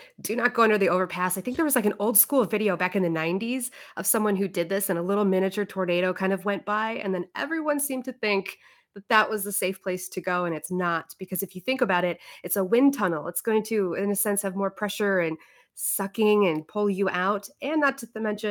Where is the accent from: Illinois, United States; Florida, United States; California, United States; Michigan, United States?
Illinois, United States; Naperville; I grew up in a suburb of Chicago. It was like a southwest suburb, Naperville, Downers Grove area.